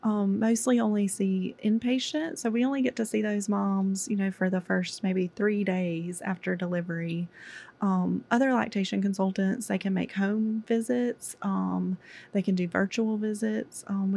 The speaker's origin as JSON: {"language": "English", "town": "Brandon", "region": "Mississippi", "country": "United States", "tie": "born or raised there", "said": "I grew up in Brandon, so not too far away from here."}